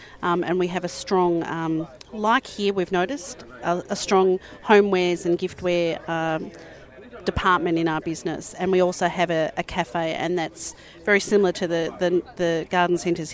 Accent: Melbourne, Victoria, Australia; I'm from Melbourne, Australia.

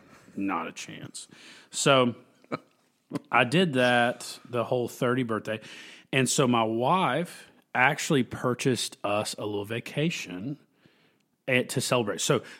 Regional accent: North Carolina, United States; I'm from North Carolina. I moved here further south, thinking it's about to be man.

